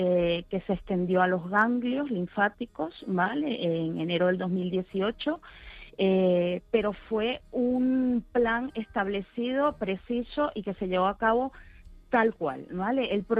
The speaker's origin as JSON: {"language": "Spanish", "country": "Venezuela", "moved": "yes", "lives_now": "Spain", "said": "Yo soy de Venezuela, ¿vale? Uh-huh. Tengo 14 años aquí."}